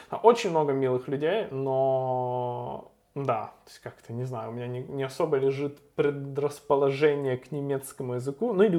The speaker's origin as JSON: {"language": "Russian", "town": "Odesa", "region": "Odesa Oblast", "country": "Ukraine", "tie": "born or raised there", "lives_now": "Germany", "said": "изначально я попал, ну, то есть в Кёльн, да, я родом сам из Одессы"}